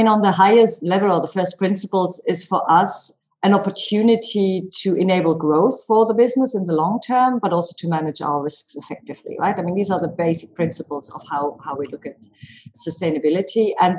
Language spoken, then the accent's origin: English; Germany; English is a second language; moved away as an adult; I'm German and I grew up in Germany. I've left 20 years ago already. So I grew up sort of in between sort of half town or urban environment and half nature.